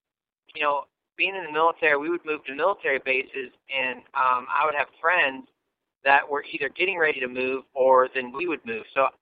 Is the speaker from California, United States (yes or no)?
no; Virginia, United States; And when I go, like, up north and tell people I'm from Virginia, they act like I'm from the south.